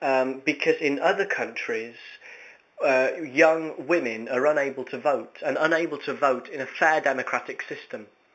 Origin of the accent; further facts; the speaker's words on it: United Kingdom; It seems really quite strange, but actually, as a British person, I feel quite empowered to do that.